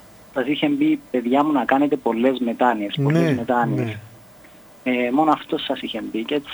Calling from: Limassol, Limassol District, Cyprus; από Λεμεσό.

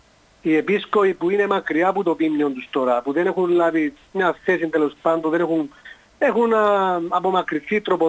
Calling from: Nicosia, Nicosia District, Cyprus; είμαι από Λευκοσία.

